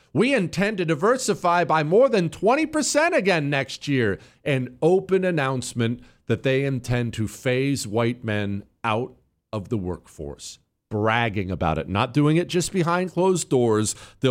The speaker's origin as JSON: {"language": "English", "region": "Montana", "country": "United States", "tie": "born or raised there", "said": "I've done it many times in my life growing up in Montana"}